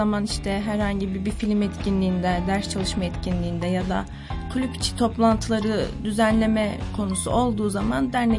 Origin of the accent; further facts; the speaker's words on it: Ardahan, Ardahan Province, Turkey; Ardahan'da doğdum, büyüdüm. Bu şehirde 2. yılım.